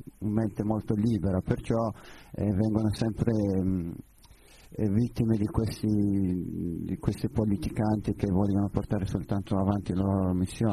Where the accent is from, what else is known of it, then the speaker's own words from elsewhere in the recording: Quetta, Balochistan, Pakistan; Italian is a second language; now in Italy; Comunque ho vissuto la mia infanzia in Quetta.